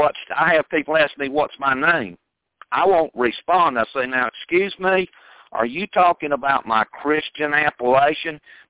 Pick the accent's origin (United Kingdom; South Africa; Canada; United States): United Kingdom; England; because I come from England